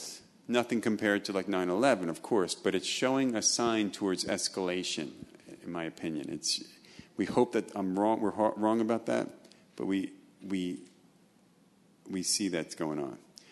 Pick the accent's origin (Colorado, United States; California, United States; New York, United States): New York, United States; I came from New York and I say, oh, I don't believe New York.